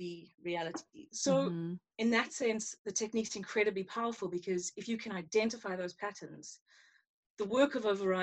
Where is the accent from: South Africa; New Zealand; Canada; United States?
South Africa; I was affected by a lot of crime growing up in South Africa